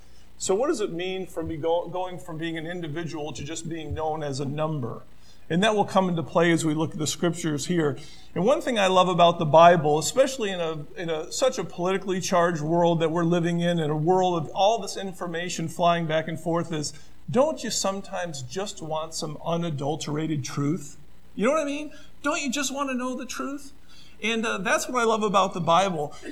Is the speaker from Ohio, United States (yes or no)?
no; Clarks Summit, Pennsylvania, United States; I am from Clark Summit, Pennsylvania. I am from Penn's Woods. And my family is as well.